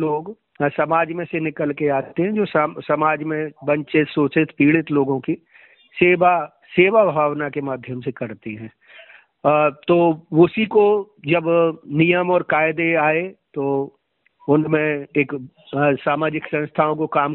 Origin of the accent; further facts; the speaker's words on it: Madhya Pradesh, India; और दतिया जिले का निवासी हूं